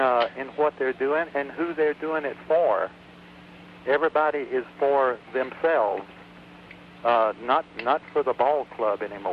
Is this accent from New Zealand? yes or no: no; North Carolina, United States; growing up in the South and in North Carolina, I've never been in favor of strikes because there's not that many labor unions in North Carolina